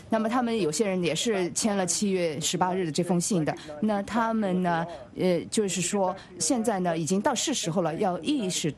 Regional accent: United States; 我是美国人，我再说一遍

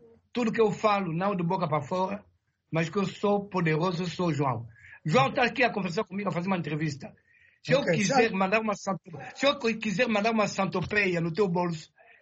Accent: Luanda, Angola; eu cresci aqui em Luanda

